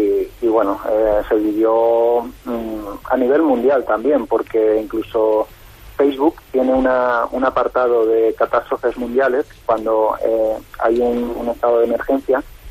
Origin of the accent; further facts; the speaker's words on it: Palma, Balearic Islands, Spain; nosotros somos de Palma